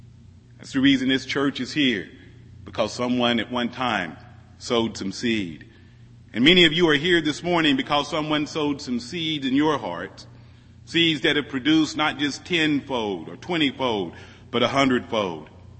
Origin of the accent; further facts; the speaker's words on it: Midwest, United States; You know, I grew up in the Midwest. I went to church with people who were farmers when I was young.